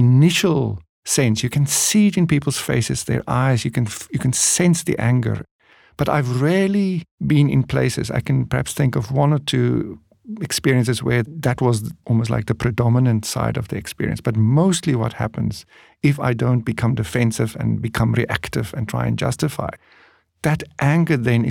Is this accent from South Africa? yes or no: yes; South Africa; I come home in my humanity as a South African … you know, when I face these huge collective historical issues.